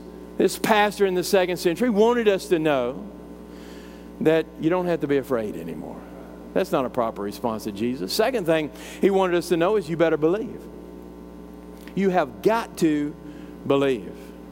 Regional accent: Gulbusk, Texas, United States; We're from Gulbusk. Gulbusk? That don't even sound right.

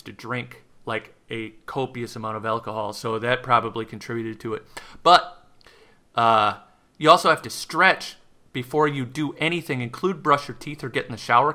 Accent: Madison, Wisconsin, United States; I was born, raised there. I lived there my whole life. Yeah, I'm from Madison, Wisconsin.

